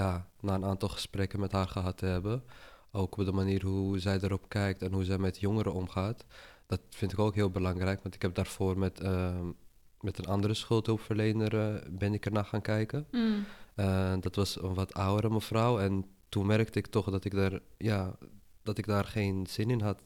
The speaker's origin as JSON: {"language": "Dutch", "town": "Amsterdam", "region": "North Holland", "country": "Netherlands", "tie": "born or raised there", "said": "Ik ben 21 jaar oud. Ik kom uit Amsterdam. Ik ben opgegroeid in Amsterdam-Zuid."}